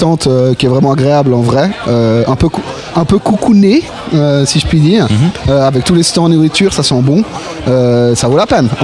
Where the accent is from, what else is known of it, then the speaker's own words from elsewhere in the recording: Geneva, Switzerland; je suis pas suisse, je suis genevois.